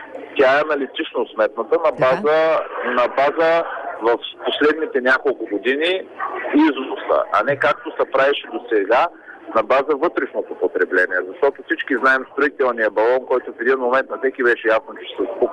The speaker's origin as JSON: {"language": "Bulgarian", "town": "Plovdiv", "region": "Plovdiv Province", "country": "Bulgaria", "said": "понеже съм от Пловдив и едната от големите структури в Пловдив"}